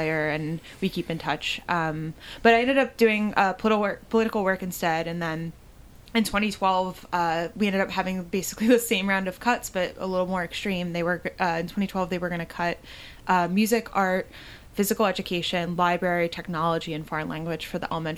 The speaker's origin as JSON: {"language": "English", "town": "Upper Darby", "region": "Pennsylvania", "country": "United States", "tie": "born or raised there", "said": "So I grew up here in Upper Darby, and went to the public schools here in Upper Darby, you know, my whole public school career, K through 12."}